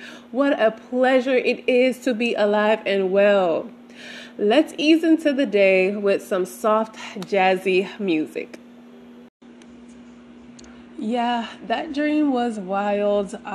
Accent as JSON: {"language": "English", "region": "Louisiana", "country": "United States", "tie": "born or raised there", "said": "but in my hometown in Louisiana, they are just now installing those same internet cables"}